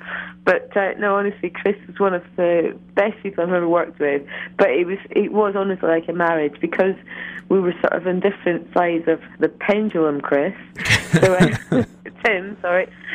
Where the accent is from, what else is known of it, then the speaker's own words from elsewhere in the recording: Scotland, United Kingdom; I'm so Scottish